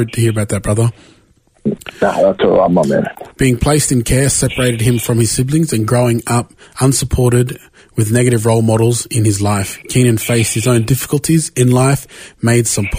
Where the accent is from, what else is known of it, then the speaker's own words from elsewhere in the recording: Redfern, New South Wales, Australia; As a young fella growing up in Redfern, everybody knows Redfern in Australia, very synonymous community.